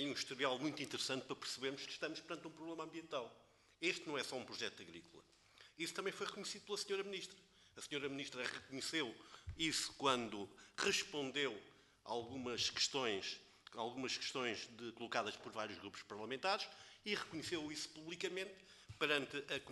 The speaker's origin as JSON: {"language": "Portuguese", "region": "Aveiro", "country": "Portugal", "said": "Eu sou de Aveiro, conheço bem a região do Baixo Volga Lagunar."}